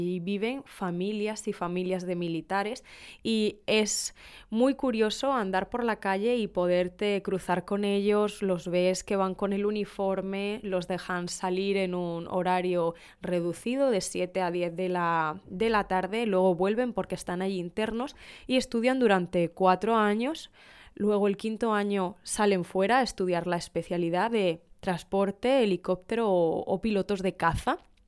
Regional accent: San Javier, Region of Murcia, Spain; Yo soy de un pueblo que se llama San Javier. San Javier está cerca de la playa, al lado del mar. Es muy bonito, es bastante grande, todavía no es ciudad, pero estamos en proceso.

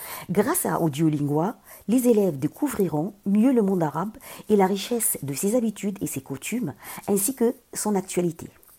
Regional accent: Alexandria, Alexandria Governorate, Egypt; Je suis franco-égyptienne. Je suis née et j'ai grandi à Alexandrie, en Égypte.

